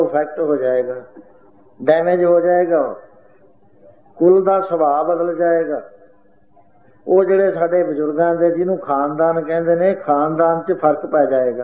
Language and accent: Punjabi; Uttar Pradesh, India; now in Chandigarh, India; ਜਦ ਮੈਂ ਯੂਪੀ ਤੋਂ ਆਇਆ ਚੰਡੀਗੜ੍ਹ ਆ ਕੇ ਰਿਹਾਇਸ਼ ਕਰੀ